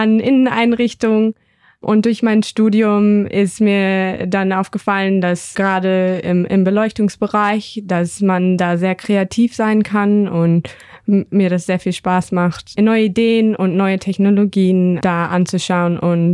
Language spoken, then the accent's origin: German; North Rhine-Westphalia, Germany; moved away as an adult; now in Australia; ich komme aus Norddeutschland, genauer gesagt aus der Nähe von Minden. Nach dem Schulabschluss bin ich direkt nach Australien als Backpacker erst